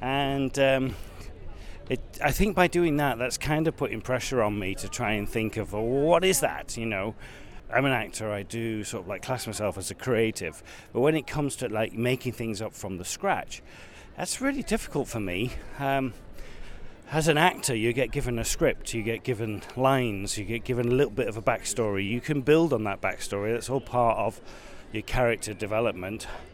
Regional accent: Blackpool, North West England, United Kingdom; now in Brighton, United Kingdom; I didn't grow up here. It's very similar to the town that I grew up in. I grew up in Blackpool, a seaside resort.

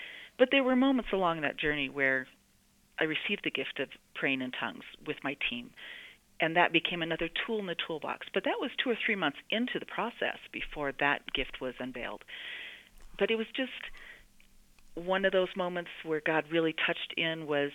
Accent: Forks, Washington, United States; also born or lived in Eugene, Oregon; Well, I was raised in the Northwest, up in Forks, Washington, and Eugene, Oregon, mostly

